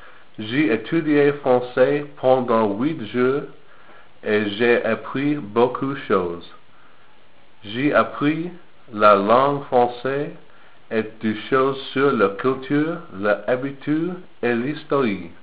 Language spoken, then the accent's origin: French; United States; French is a second language; Je suis américain et j'habite à Détroit, dans le Michigan.